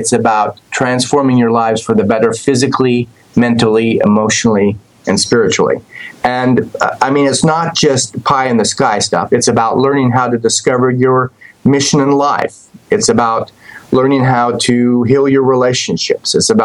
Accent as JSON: {"language": "English", "region": "Colorado", "country": "United States", "tie": "born or raised there", "said": "I was not here in Virginia Beach. I grew up in Colorado."}